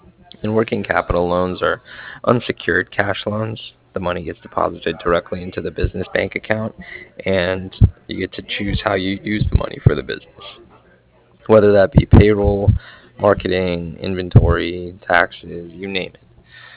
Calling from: Cardiff, Wales, United Kingdom; I'm calling from Cardiff.

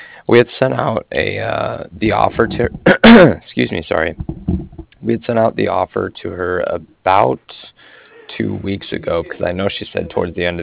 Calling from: Cardiff, Wales, United Kingdom; And I'm calling from Cardiff. That's C-A-R-D-I-F-F, like Frank.

